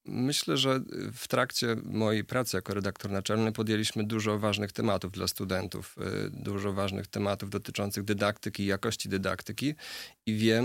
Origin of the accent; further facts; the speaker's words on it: Koszalin, West Pomeranian Voivodeship, Poland; Ja urodziłem się i wychowałem w Koszalinie, natomiast mam ogromną rodzinę w Białymstoku i na Podlasiu. Mój dziadek urodził się na Podlasiu, moi dziadkowie tu cały czas mieszkają.